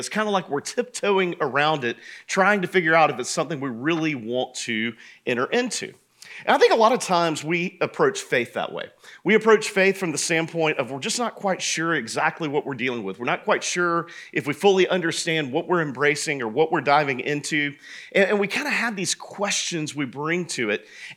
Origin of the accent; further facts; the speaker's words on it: Macon, Georgia, United States; where I'm from Macon originally, because nobody knows those places. So you just say Atlanta.